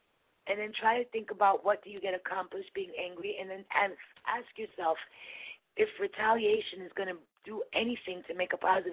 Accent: United States; in all of my years of living as a child, growing up in America, doing certain things, you never felt that America was penetrable.

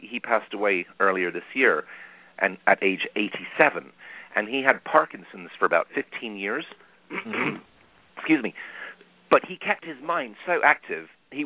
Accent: London, United Kingdom; moved away as an adult; also born or lived in New York City / Boston; now in United States; I was born in New York City, which is surprising given my accent. But my parents moved to the UK when I was an infant, and I grew up in London. Then I moved back to the States in my 20s, and I lived in Boston and New York for many years

